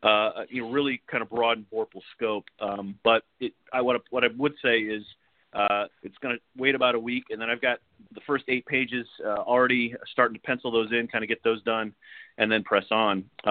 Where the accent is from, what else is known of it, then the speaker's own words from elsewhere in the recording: San Diego, California, United States; They're going to be based on a detective who's based in San Diego, which is my hometown. So I know it and I can write about it.